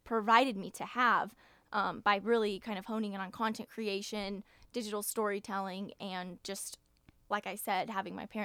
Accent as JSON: {"language": "English", "town": "Frisco", "region": "Texas", "country": "United States", "tie": "born or raised there", "said": "Yeah, so I grew up in Frisco, Texas, which is a suburb of Dallas, about 20 miles-ish north."}